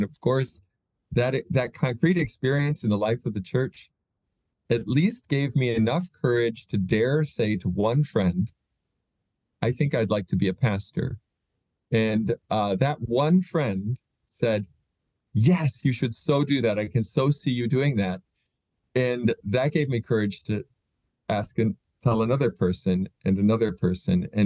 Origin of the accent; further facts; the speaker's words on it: St. Louis, Missouri, United States; But yeah, I grew up in St. Louis, Missouri, and I wanted to go to school out of state. And so I came here to Ann Arbor.